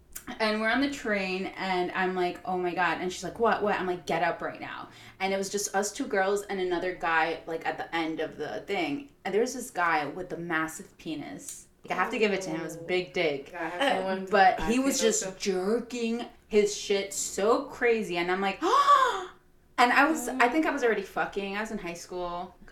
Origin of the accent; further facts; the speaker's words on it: New York, United States; So for me... To be a real New Yorker is to adapt. I think all New Yorkers are chameleons, mm-hmm. right? Everywhere we go, we manage to kind of just fit in or know how to read a room.